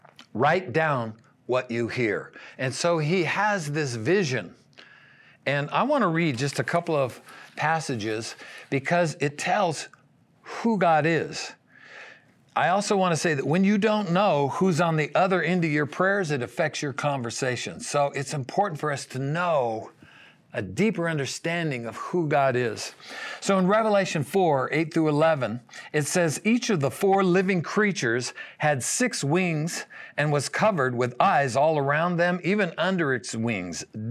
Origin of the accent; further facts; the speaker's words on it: Hanford, California, United States; I'm from Hanford, so they rushed him to the Hanford Hospital.